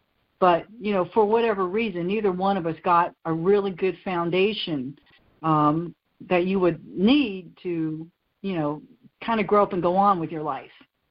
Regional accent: Vinton, United States; We're from a town called Vinton. I guess that's not funny. But anyway, I'm from Vinton.

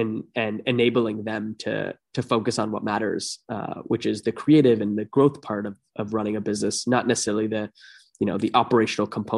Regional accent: Toronto, Ontario, Canada; I was born and raised in Toronto, or a suburb of Toronto.

